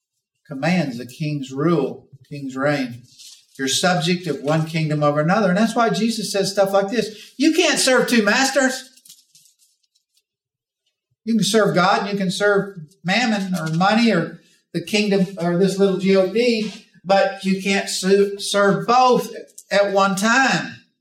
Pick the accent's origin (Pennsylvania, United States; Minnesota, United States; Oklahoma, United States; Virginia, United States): Oklahoma, United States; I didn't ever learn how to spell. I'm from Oklahoma.